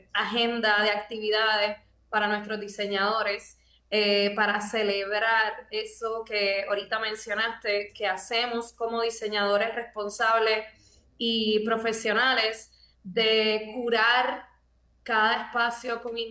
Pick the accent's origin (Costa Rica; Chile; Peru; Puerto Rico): Puerto Rico; sabemos que todos nosotros como puertorriqueños, pero también como profesionales, hemos pasado momentos muy difíciles